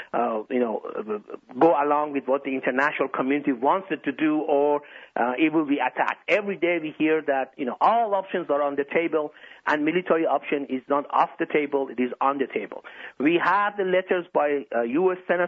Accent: Iran; I am from Iran, and I know the nature of Iranians.

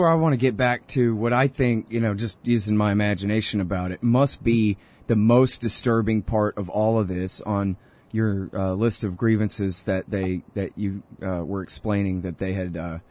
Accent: Texas, United States; I'm a Texan and I live and breathe this stuff and it still sounds almost make-believe.

